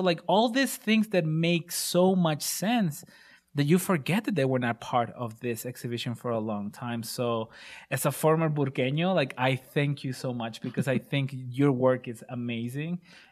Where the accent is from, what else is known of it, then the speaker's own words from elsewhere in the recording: Albuquerque, New Mexico, United States; I am not from Albuquerque anymore, but this is the first time that I feel proud of this museum.